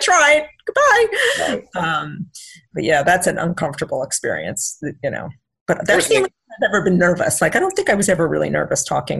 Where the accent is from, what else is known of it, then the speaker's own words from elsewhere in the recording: Florida, United States; I grew up in South Florida when the Miami Dolphins were the only thing there that mattered.